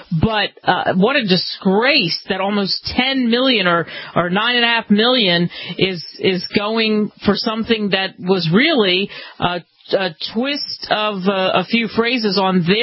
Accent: New York City, New York, United States; because I grew up partially in Queens, and we got to see the elephants come

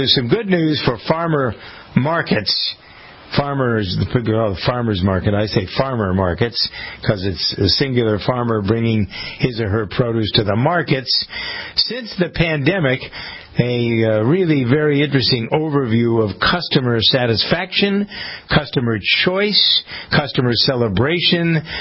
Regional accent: Framingham, Massachusetts, United States; We have one here in Framingham, my hometown, on Thursday.

